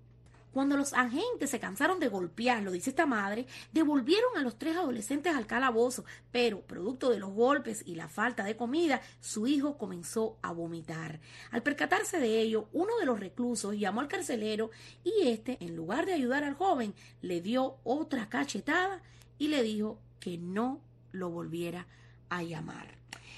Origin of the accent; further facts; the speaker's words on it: Cuba; nadie tenía que repatriarse para seguir siendo cubano. Somos alegres por naturaleza, pero eso no significa que estemos bien